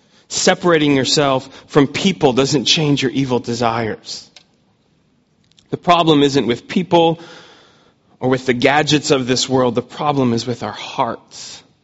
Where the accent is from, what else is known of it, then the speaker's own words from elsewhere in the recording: Pennsylvania, United States; I grew up in the United States, in the state of Pennsylvania, and right behind my house growing up was a group of Amish people